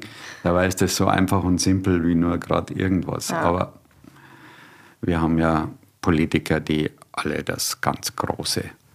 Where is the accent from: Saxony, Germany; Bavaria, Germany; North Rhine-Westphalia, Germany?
Bavaria, Germany; Munich; born there; ich bin einer der wenigen gebürtigen Münchner.